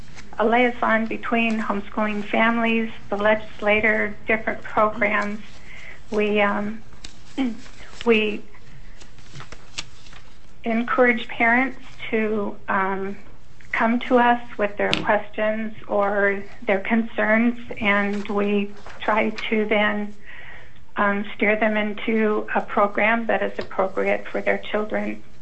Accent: Kodiak, Alaska, United States; now in Washington, United States; I am originally from Kodiak, temporarily in Washington.

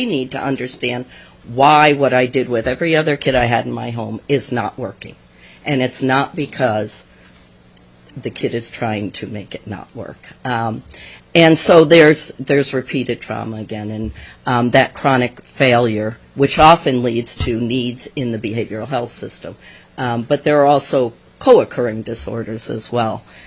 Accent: Kiana, Alaska, United States; I am from Kiana.

